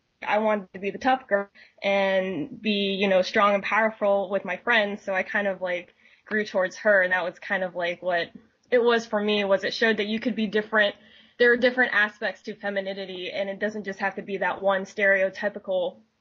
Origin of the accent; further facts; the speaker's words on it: Ohio, United States; Well, I am from Ohio.